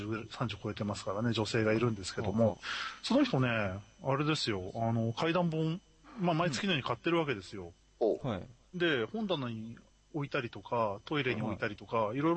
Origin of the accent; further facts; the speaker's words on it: Chigasaki, Kanagawa, Japan; 僕の生まれは神奈川県の茅ヶ崎なんですね。